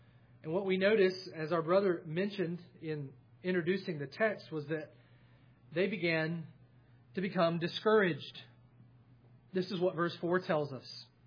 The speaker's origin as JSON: {"language": "English", "town": "Savannah", "region": "Georgia", "country": "United States", "said": "I'm from Savannah"}